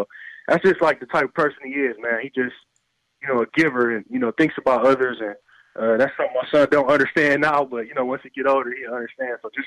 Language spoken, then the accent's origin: English; Flint, Michigan, United States; Obviously, I'm from Flint